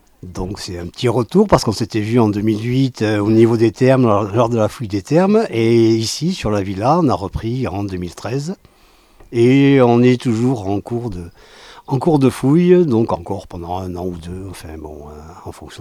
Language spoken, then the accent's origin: French; Toulouse, Occitanie, France; accent: Toulouse; Donc moi je suis toulousain, hein, donc j'ai fait mes études à Toulouse, ça s'entend à mon accent.